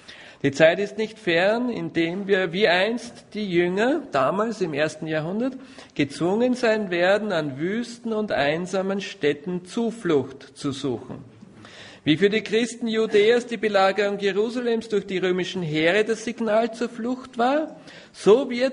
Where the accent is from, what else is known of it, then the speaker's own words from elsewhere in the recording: Vienna, Austria; now in Bonhofen, Austria; Ich persönlich bin froh, als Wiener, dass ich hier am Land in Bonhofen jetzt leben kann.